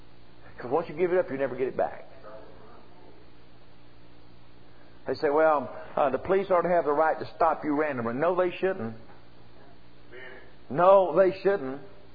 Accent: United States; I'm an American. I love America. I love our form of government. I was brought up under it.

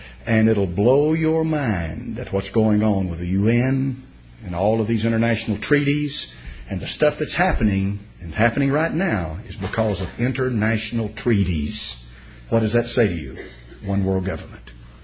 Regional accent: United States; But I'm not an Australian. I'm not a Canadian. I'm not a Brit. I'm an American. This is the land of my nativity.

